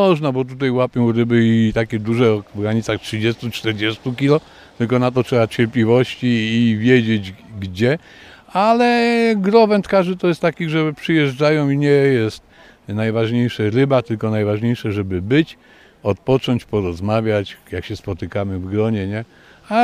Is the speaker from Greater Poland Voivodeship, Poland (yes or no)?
yes; Kalisz, Greater Poland Voivodeship, Poland; Kaliszanin od urodzenia z krwi i kości.